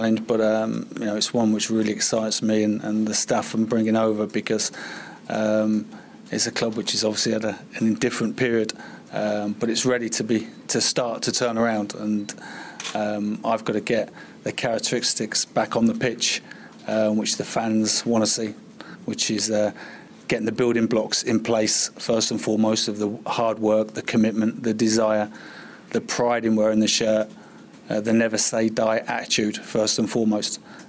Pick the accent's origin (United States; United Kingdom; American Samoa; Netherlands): United Kingdom; Chorley, North West England; born there; Yeah, I was born in Chorley, so not too far. I've still got some family living in Preston.